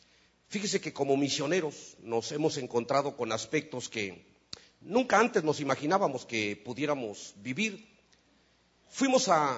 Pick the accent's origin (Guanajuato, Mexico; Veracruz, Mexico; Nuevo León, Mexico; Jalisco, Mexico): Veracruz, Mexico; also born or lived in Matamoros, Mexico; Yo vengo, como les dije en la mañana, los que estuvieron en la mañana, de México, aunque yo soy del estado de Veracruz, pero vengo de una ciudad fronteriza con los Estados Unidos que se llama Matamoros, Tamaulipas.